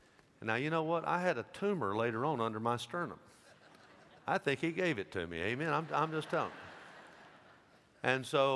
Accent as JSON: {"language": "English", "town": "Dyersburg", "region": "Tennessee", "country": "United States", "tie": "born or raised there", "said": "When I was a kid, growing up in Dyersburg"}